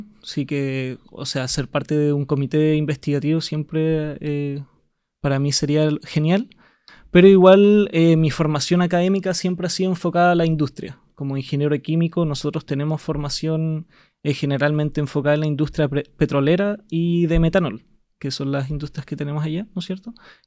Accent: Punta Arenas, Magallanes, Chile; Yo soy nacido y criado en Punta Arenas. Tuve mi enseñanza básica en el Liceo Dentista de Punta Arenas y la enseñanza media la hice en el Liceo Experimental UMAG, que es una fundación de la Universidad de Magallanes.

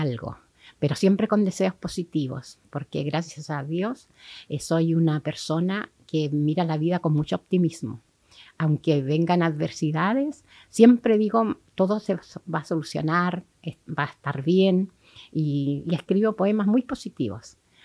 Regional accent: Cunamo, Los Lagos, Chile; yo nací en Cunamo. Cunamo queda a 30 kilómetros de San Juan de la Costa. Y ahí tuve una infancia muy feliz. Compartí mucho con el pueblo mapuche.

